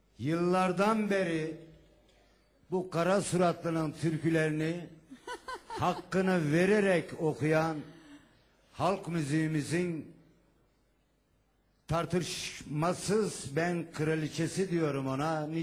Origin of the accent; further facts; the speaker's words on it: Kırşehir, Turkey; Evet, Kırşehirliyim